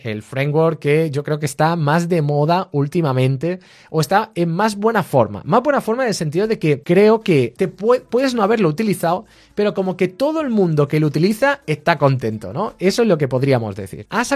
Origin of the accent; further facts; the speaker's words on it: Spain; como yo soy de España, me sale España